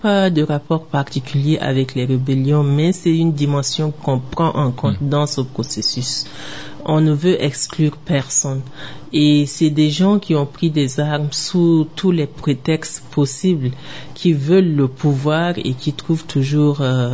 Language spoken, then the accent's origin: French; Chad; en tant que Tchadien